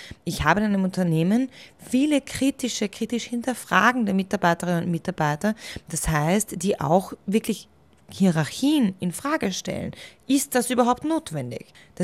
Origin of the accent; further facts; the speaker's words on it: Austria; Dann haben wir diese Welle der Golden Handshakes gesehen, auch bei uns in Österreich